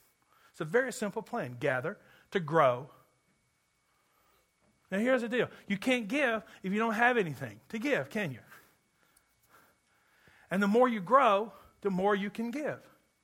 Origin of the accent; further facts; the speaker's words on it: Kentucky, United States; I'm from Kentucky where it is indeed a spiritual gift.